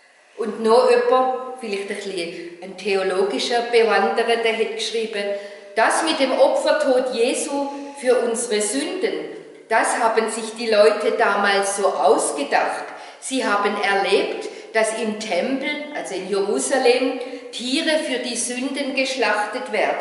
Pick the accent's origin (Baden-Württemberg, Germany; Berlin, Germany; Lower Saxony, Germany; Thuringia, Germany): Baden-Württemberg, Germany; Wo ich ein Kind war, bin ja im Süddeutschen aufgewachsen, habe ich es als Kind in der Badischen Landeskirche Karfreitag so erlebt.